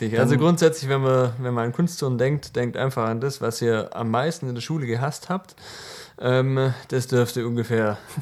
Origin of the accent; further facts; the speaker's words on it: Tübingen, Baden-Württemberg, Germany; born there; mein Vater kommt aus Holland. Ich bin in Deutschland geboren, in Tübingen, aber eben mit holländischem Namen.